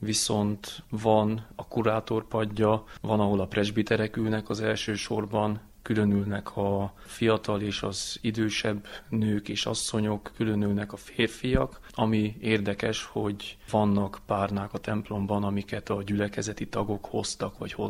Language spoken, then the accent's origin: Hungarian; Sóvárad, Mureș County, Romania; Sóváradon, ahol felnőttem, ott is mindig közmunka volt hirdetve